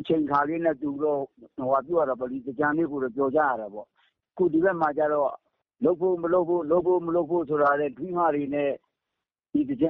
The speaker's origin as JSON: {"language": "Burmese", "town": "Mandalay", "region": "Mandalay Region", "country": "Myanmar", "said": "ကျွန်တော်တို့မန္တလေးသားတွေအနေနဲ့ရောပေါ့လေနော်"}